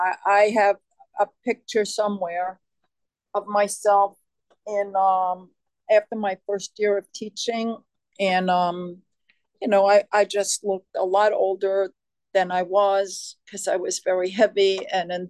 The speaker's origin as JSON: {"language": "English", "town": "New York City", "region": "New York", "country": "United States", "tie": "born or raised there", "said": "And you could tell within 5 seconds that I'm from New York City, where I was born and raised, and where I still live."}